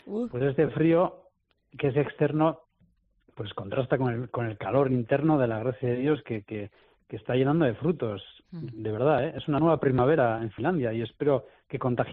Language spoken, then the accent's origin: Spanish; Basque Country, Spain; Es decir, que aquí, siendo vasco, soy casi como un abuelo de los abuelos, de los primeros finlandeses.